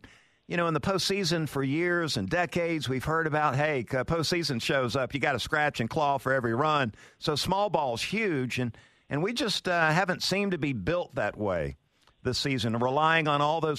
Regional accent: Georgia, United States; I grew up in Georgia and a lifelong Braves fan.

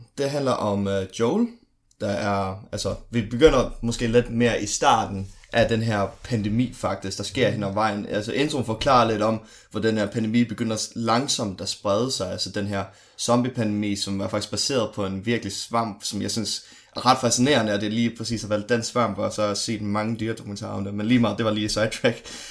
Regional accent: Faroe Islands; Jeg er fra Færøerne af.

